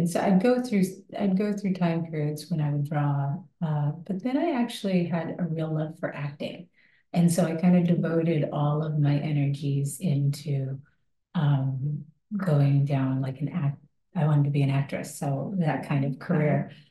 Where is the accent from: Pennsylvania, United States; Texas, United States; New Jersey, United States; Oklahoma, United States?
Texas, United States; My grandmother was the director of Art and History Museum. As I was growing up in Texas.